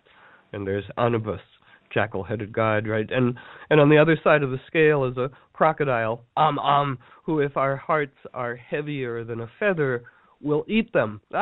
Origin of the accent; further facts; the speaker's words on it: Ecuador; We're from Ecuador.